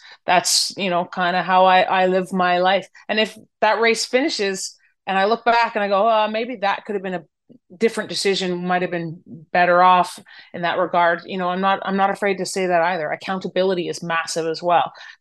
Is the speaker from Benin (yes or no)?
no; Canada; It does. I wear my maple leaf with a lot of pride.